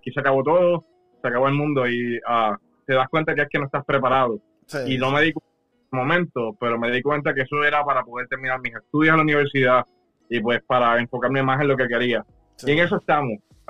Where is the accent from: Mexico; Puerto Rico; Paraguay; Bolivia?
Puerto Rico; Juncos; Yo crecí y empecé en Valenciano, en Juncos, en una escuela pública llamada Pedro Rivera Molina.